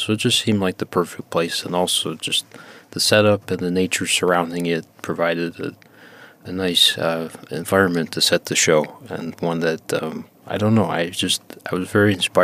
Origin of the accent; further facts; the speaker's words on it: Buffalo, New York, United States; It seemed a lot like where I grew up in Buffalo with a former kind of industrialized place.